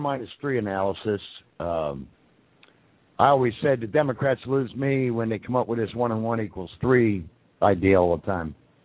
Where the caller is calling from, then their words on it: Oklahoma, United States; Right on the Texas border, about 5 miles from Texas.